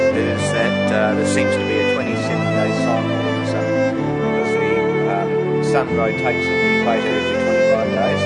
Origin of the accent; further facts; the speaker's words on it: Christchurch, Canterbury, New Zealand; One of the things that got me terribly interested was my hometown, the earthquake in Christchurch in 2010, which knocked the old city around a bit.